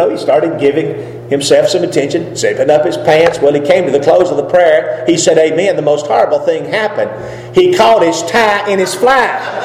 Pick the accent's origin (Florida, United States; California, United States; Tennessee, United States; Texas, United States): Tennessee, United States; Hendersonville; Where are you from, sir? Where's your home? And you know what I usually say? Hendersonville, Tennessee. Just outside of Nashville